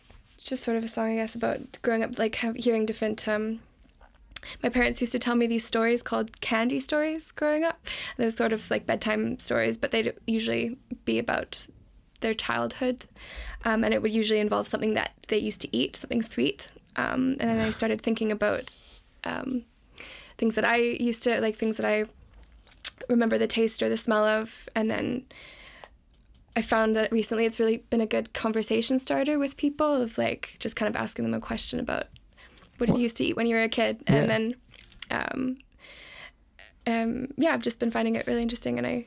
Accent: Canada; accent: Canadian; now in United Kingdom; living in the UK for the past few years.

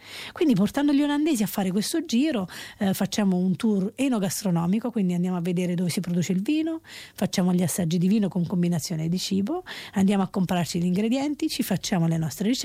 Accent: Lanciano, Abruzzo, Italy; L'Abruzzo è la mia terra, io sono di Lanciano in provincia di Chieti.

